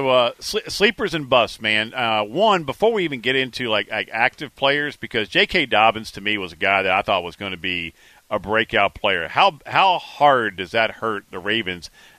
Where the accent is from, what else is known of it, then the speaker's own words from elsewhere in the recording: Louisiana, United States; I mean, look, teenage kid growing up in Louisiana. It's hot, muggy.